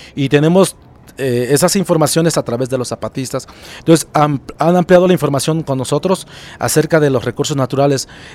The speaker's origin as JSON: {"language": "Spanish", "country": "Mexico", "said": "Entonces tenemos que amarnos todos como mexicanos y unirnos en esta causa social"}